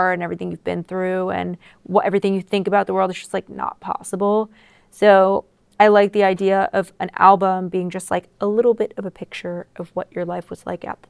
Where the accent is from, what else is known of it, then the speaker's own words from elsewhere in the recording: New York, United States; But I'm excited to play Brooklyn Steel, New York, because I'm from New York.